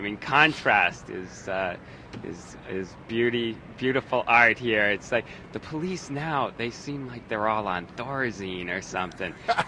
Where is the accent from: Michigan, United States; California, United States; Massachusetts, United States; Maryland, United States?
Massachusetts, United States; Boston; but I'm from Boston. I guess that's the way we are.